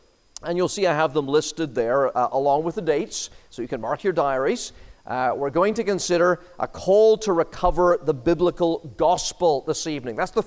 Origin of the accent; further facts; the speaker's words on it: Ireland; it's just because I'm Irish.